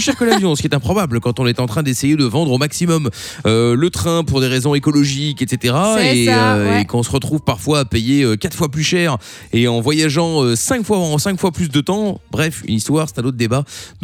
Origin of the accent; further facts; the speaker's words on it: Brussels, Brussels-Capital Region, Belgium; moi, je viens de Bruxelles, en Belgique